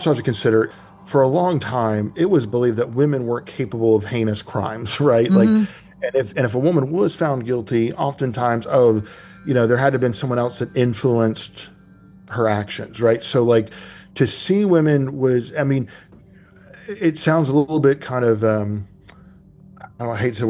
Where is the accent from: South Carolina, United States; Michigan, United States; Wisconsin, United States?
South Carolina, United States; Charleston; And I grew up in Charleston, and I grew up all my whole life hearing about the legend of Lavinia.